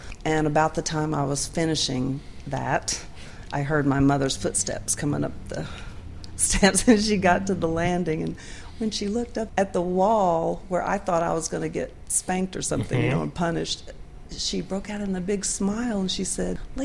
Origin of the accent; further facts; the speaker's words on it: Illinois, United States; also born or lived in Kentucky; now in Leiper's Fork, United States; Well, we moved here from Kentucky. I was raised in southern Illinois, but lived all over Kentucky. And then we've been here for 28 years.